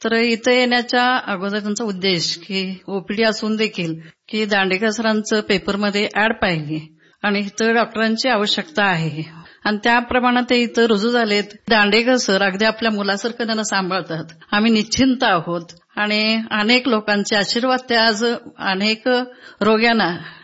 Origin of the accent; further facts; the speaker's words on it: Mangaon, Maharashtra, India; कोल्हापूर जिल्हा, तालुका हातकणंगले, माणगाव हे का माझं गाव, सेवानिवृत्त शिक्षिका आहे।